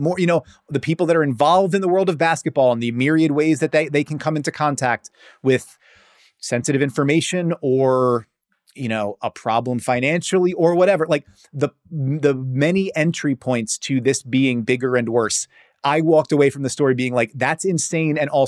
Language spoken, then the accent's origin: English; Staten Island, New York, United States; I grew up on Staten Island around a lot of people who really wanted to make sure that you knew how plugged in they were